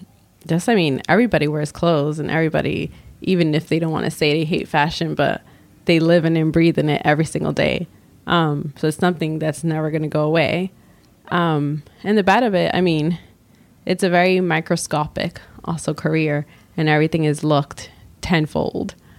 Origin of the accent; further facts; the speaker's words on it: New York City, New York, United States; So born and raised in New York City. My both parents are Dominican, so they came to America when my mom was about 20.